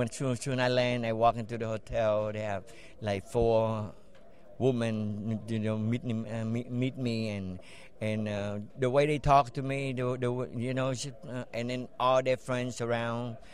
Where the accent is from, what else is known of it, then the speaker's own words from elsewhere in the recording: Vietnam; now in Las Vegas, United States; I'm from Vietnam. And then I moved to Vegas about 25, 30 years ago.